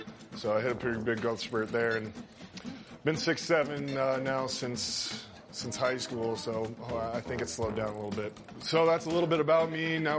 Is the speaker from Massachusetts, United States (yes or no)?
no; Texas, United States; I have three daughters, and I'm originally from Texas. The best part about growing up in Texas is the high school football.